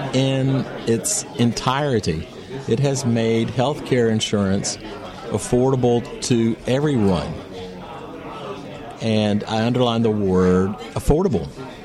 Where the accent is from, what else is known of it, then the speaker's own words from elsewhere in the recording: North Carolina, United States; And I'm from North Carolina. We do not have a marketplace in our state.